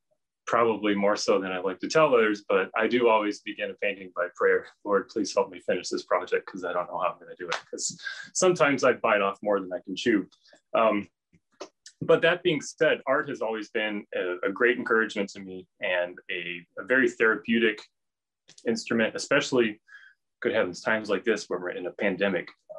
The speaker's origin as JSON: {"language": "English", "region": "Texas", "country": "United States", "tie": "born or raised there", "said": "and then later growing up in West Texas in the sparse desert, but watching the giant thunderstorms and dust storms on the clouds of the horizon"}